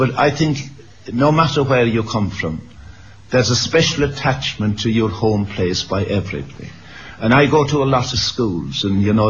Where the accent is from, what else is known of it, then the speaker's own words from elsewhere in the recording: Munster, Ireland; born there; I was born in Kerry. For me, Kerry is the place.